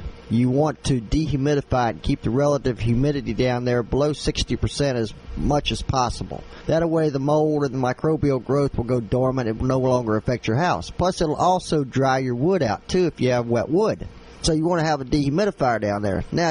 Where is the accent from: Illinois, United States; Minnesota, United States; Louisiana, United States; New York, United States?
Louisiana, United States; Ever since we were small and growing up, and I'm not going to tell you my age, I grew up down in Louisiana where I grew up at.